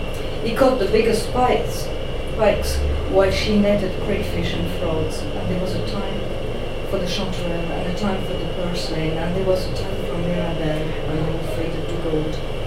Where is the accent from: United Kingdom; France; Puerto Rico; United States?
France; English is a second language; I'm not Irish, you know, I have to connect to my own son. I think I heard somebody speaking with a French accent earlier on, so I'm not sure if he even knows what I'm going to talk about, because I'm going to talk about cheese. I'm going to talk about a cheese that we have in France